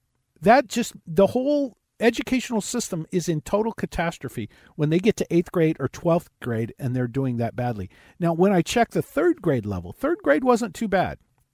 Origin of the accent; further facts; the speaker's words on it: California, United States; let's admit I was raised in California. The California mindset is coming to you.